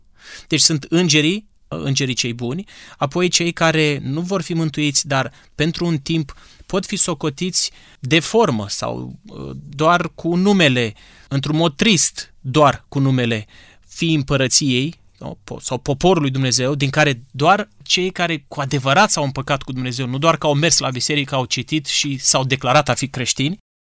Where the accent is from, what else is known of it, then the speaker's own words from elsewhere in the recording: Romania; Tu ești român, să zicem, eu sunt român.